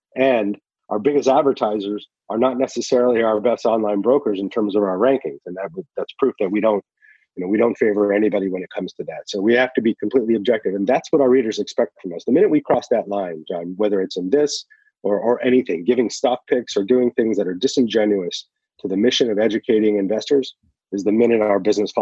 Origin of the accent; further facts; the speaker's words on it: New Mexico, United States; I'm from New Mexico, so I didn't really know what was happening in the New York finance scene.